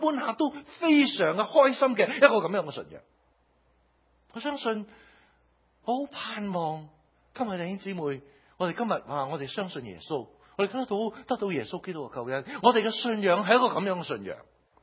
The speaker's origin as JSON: {"language": "Cantonese", "region": "Shanghai", "country": "China", "tie": "born or raised there", "said": "好可能咧同我喺中國出世細個嘅時候，喺啲比較上窮嘅一啲嘅環境，雖然我喺上海都唔係應該就唔係好窮噶啦"}